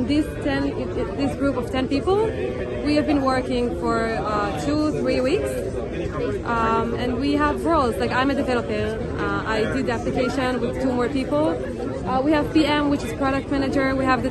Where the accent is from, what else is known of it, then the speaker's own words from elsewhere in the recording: Haifa, Haifa District, Israel; I'm from Haifa.